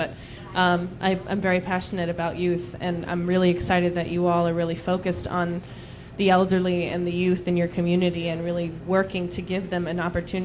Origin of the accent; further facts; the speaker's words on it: New York City, New York, United States; I mean, I'm originally from New York City. I grew up in the Bronx, and my mother is Latina, and I don't look it.